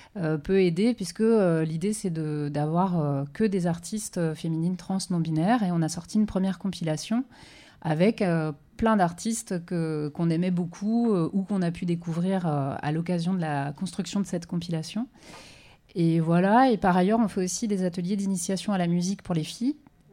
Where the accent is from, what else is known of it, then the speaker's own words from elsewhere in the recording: Rennes, Brittany, France; On vient en fait de Rennes et de Montreuil. Moi, je suis okay. à Rennes et Sophie à Montreuil.